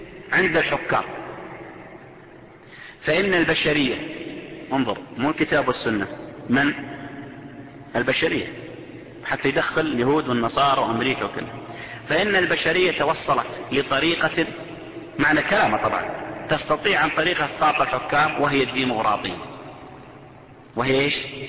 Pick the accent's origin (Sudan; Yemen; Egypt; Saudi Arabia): Saudi Arabia; والقرضاوي انتشر عندنا في السعودية